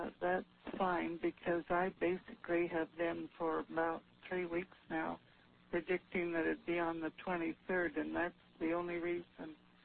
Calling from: Medford, Oregon, United States; I'm from Medford, Oregon.

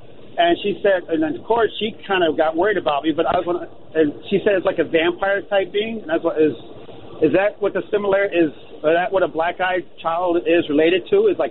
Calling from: Lake Villa, Illinois, United States; from Lake Villa.

